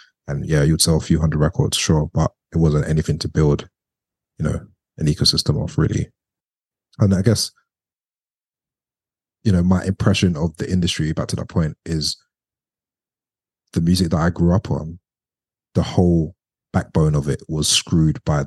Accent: Leyton, London, United Kingdom; I was born in Hackney. I grew up in Waltham Forest, Leighton. So in East London my whole life. I still live there now. Never lived anywhere else, even though I have got to travel.

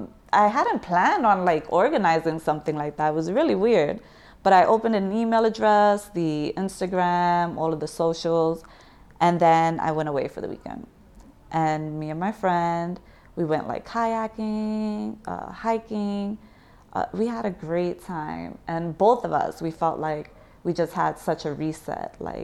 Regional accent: New York, United States; So I grew up in the Bronx. So at that time, I was either living in Grand Concourse areas of the Bronx or Prospect Avenue near Little Italy.

